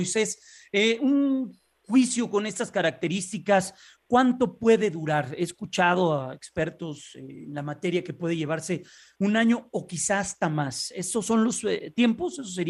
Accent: Mexico; esa virtud que tenemos como ciudadanos mexicanos.

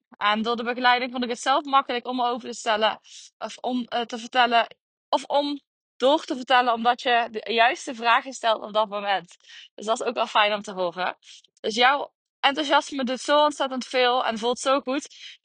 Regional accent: Limburg, Netherlands; accent: Limburg; Ik kan heel vaak de N niet uitspreken door mijn Limburgs accent.

